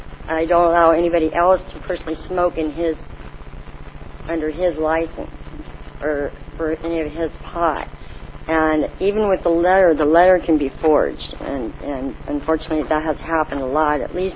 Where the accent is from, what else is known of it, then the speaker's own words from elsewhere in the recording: Atascadero, California, United States; from Tascadero, and this is